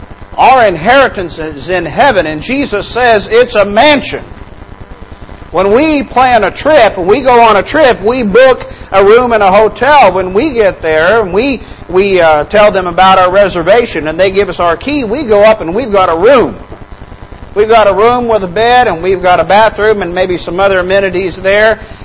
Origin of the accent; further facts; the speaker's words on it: Arkansas, United States; also born or lived in Oklahoma; Brother Towles is from Arkansas, as I am. I was born in Oklahoma, but raised in Arkansas.